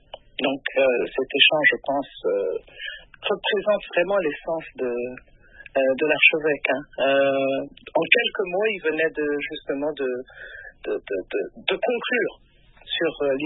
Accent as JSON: {"language": "French", "country": "Burundi", "said": "je viens du Burundi."}